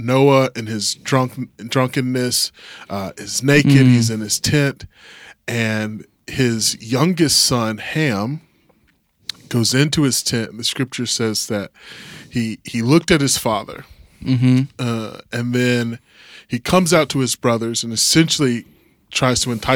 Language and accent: English; the South, United States; I come from the South.